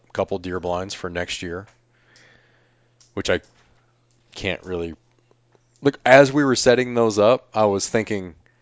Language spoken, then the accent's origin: English; Michigan, United States; Well, I'm from Michigan.